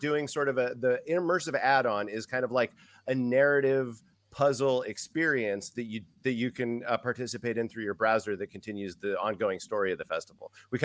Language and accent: English; Anchorage, Alaska, United States; I am from Alaska originally, Anchorage, Alaska. And so I'd always done theater and then film up there.